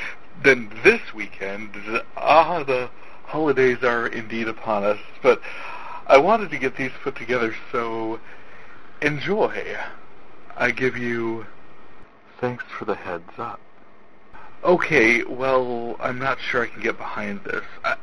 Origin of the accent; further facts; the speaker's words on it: North Dakota, United States; I am from North Dakota